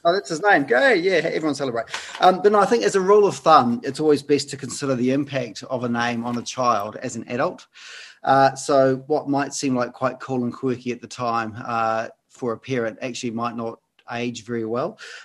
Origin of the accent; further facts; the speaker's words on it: Wales, United Kingdom; born there; I probably would have liked a Welsh name because I'm Welsh by birth, and having a traditional Welsh name would have been quite cool.